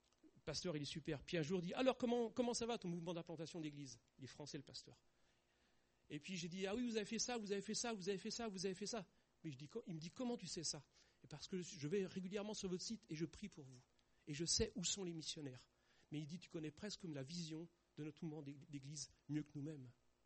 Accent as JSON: {"language": "French", "country": "France", "said": "Et je pense en tant que Français, En tant que Français aujourd'hui, nous avons vraiment des obstacles."}